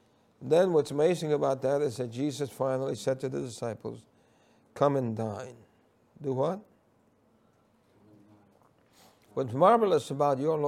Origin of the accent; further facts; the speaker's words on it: New York City, New York, United States; The challenge that I had was I grew up in New York City, And in those days in New York City, there was a lot of racism. It was racism against Puerto Ricans, and I happened to be born a Puerto Rican.